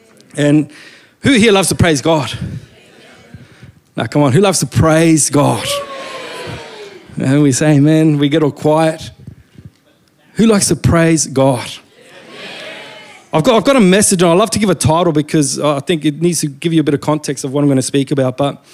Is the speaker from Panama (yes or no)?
no; Brisbane, Queensland, Australia; Yeah, that's where I'm from. So born and bred in Brisbane. My father was Roberto from Chile. My mum is from Spain.